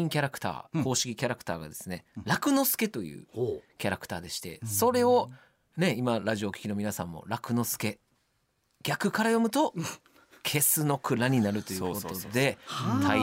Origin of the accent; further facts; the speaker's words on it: Kyoto, Japan; あの解散後に僕はあの拠点を地元京都に戻して、うん、あのソロで活動してたんですけど